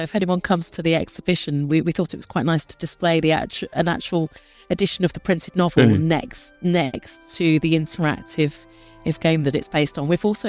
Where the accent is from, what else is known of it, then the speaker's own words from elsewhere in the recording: Bedworth, West Midlands, United Kingdom; I grew up in a small town in Warwickshire, called Bedworth. Probably not many people have heard of it. I suppose it's near Coventry. That's probably the biggest place that Bedworth is near.